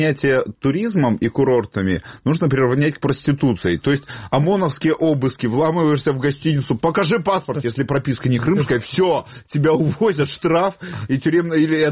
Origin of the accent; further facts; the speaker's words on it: Simferopol, Crimea, Ukraine; деньги на реконструкцию Симферополя, эти уроды перестанут уродовать мой родной город.